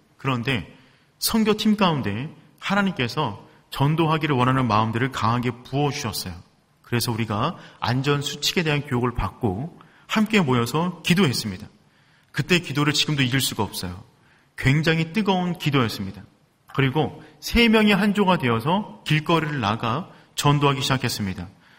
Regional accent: South Korea; 우리 한국에서 왔다고.

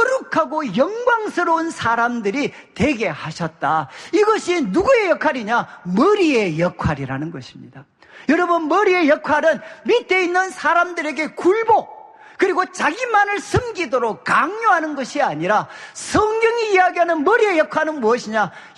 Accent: Daegu, South Korea; 저는 무뚝뚝한 이제 대구 남자고

